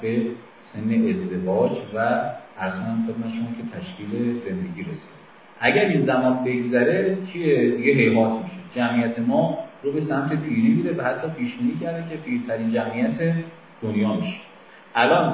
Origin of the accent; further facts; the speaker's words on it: Iran; به عنوان یک ایرانی